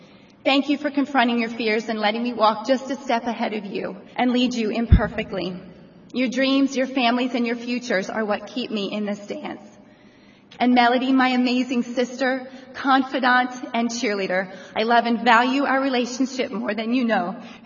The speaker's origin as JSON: {"language": "English", "town": "Boynton Beach", "region": "Florida", "country": "United States", "said": "I am from Boynton Beach, Florida."}